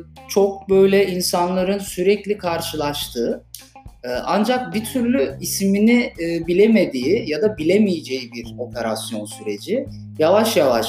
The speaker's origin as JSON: {"language": "Turkish", "town": "Diyarbakır", "region": "Diyarbakır Province", "country": "Turkey", "tie": "born or raised there", "said": "1996 Diyarbakır doğumluyum."}